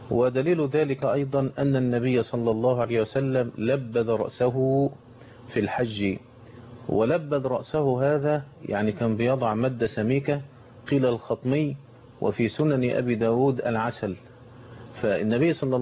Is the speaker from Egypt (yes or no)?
yes; Egypt; عندنا في مصر من الغرائب والعجائب